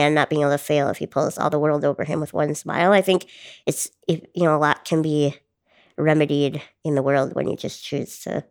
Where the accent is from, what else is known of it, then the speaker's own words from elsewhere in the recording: Duluth, Minnesota, United States; I'm from Duluth, Minnesota, and I'm a musician and a public speaker and a disability advocate.